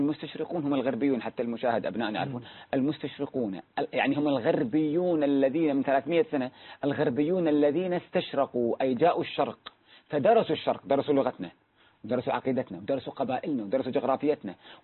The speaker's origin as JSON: {"language": "Arabic", "country": "Kuwait", "said": "يروح عندنا بالكويت"}